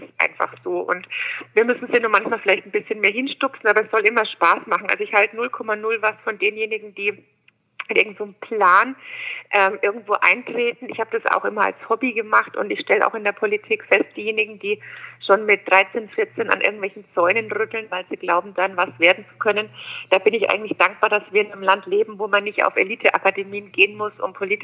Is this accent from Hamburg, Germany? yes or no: no; Bamberg, Bavaria, Germany; also born or lived in Munich / Berlin; ich bin in Bamberg geboren, bin auch in Bayern in die Schule gegangen, habe in München und Berlin studiert, habe 3 Kinder